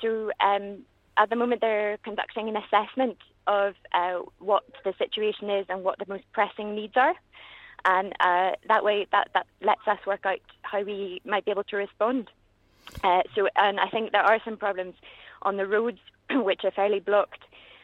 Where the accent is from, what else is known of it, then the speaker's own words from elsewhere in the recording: Belfast, Northern Ireland, United Kingdom; I'm from East Belfast, but I work for a French NGO